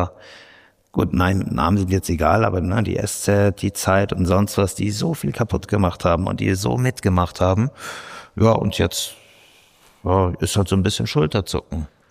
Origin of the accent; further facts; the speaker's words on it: Munich, Bavaria, Germany; ich komme ja wie gesagt aus München, ich bin Wessi.